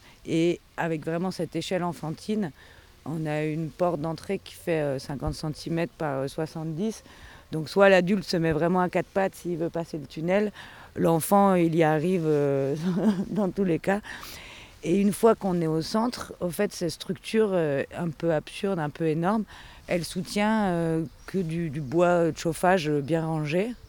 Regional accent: Lille, Hauts-de-France, France; je suis artiste. Je suis originaire de Lille, pas très loin d'ici, et j'ai un bout de famille à Amiens

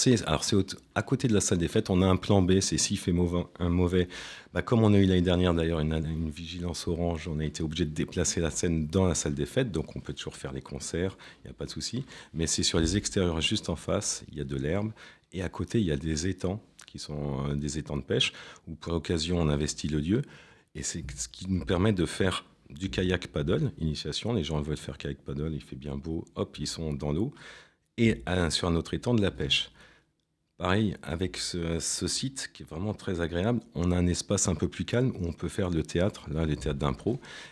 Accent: Brittany, France; je viens de Bretagne, désolé

